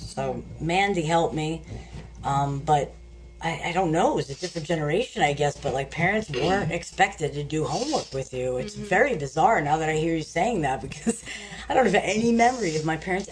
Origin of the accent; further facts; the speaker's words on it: East Coast, United States; growing up in the East Coast like we did. It was like, you know, tons of snow and freezing